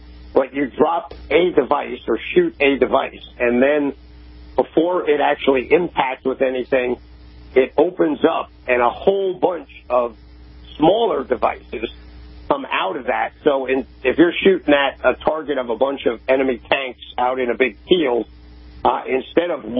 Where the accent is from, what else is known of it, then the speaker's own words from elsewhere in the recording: New York, United States; I grew up in New York. You know, my going to Israel is like going to New York on steroids.